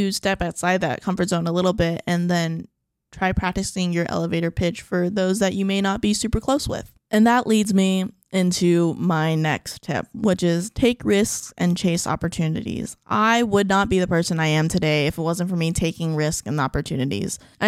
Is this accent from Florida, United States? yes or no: no; San Antonio, Texas, United States; Because I'm from San Antonio, this was at the Majestic Theater.